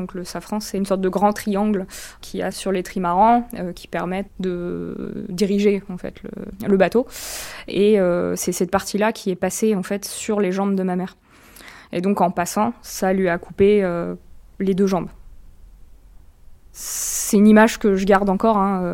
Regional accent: Brittany, France; J'ai 35 ans. J'habite en Eure-et-Loire. Et je suis originaire de Bretagne.

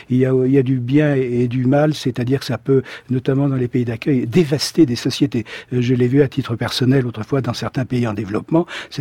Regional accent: Paris, Île-de-France, France; born there; je suis parisien de naissance

